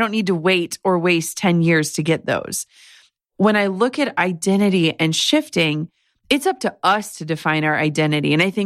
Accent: Midwest, United States; when I left corporate America as a Midwesterner and walking away from a salary and a 401k and all of that, like that is terrifying.

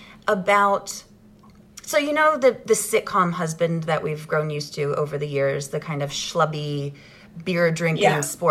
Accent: Ottawa, Ontario, Canada; I grew up in Ottawa, Ontario, Canada. I'm an only kid. Both of my parents started out as teachers

